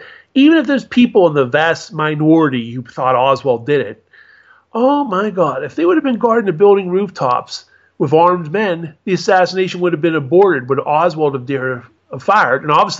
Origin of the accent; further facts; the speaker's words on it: Pittsburgh, Pennsylvania, United States; we had the police the tops of rooftops in Pittsburgh, my hometown.